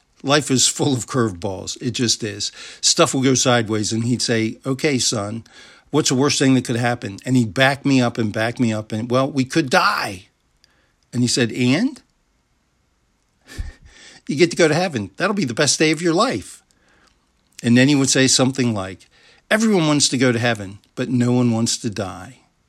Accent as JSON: {"language": "English", "region": "Maryland", "country": "United States", "tie": "born or raised there", "said": "I had the privilege of growing up in Baltimore County. My parents owned waterfront property on the Chesapeake Bay."}